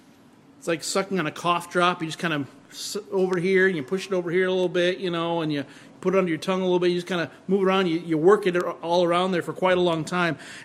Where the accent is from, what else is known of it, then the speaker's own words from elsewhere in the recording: Iowa, United States; In my hometown, it was the ice cream capital of the world. Small town in Iowa, called the ice cream capital of the world